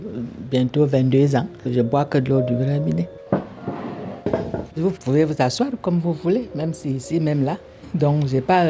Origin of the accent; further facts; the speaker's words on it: Cameroon; Je viens du Cameroun.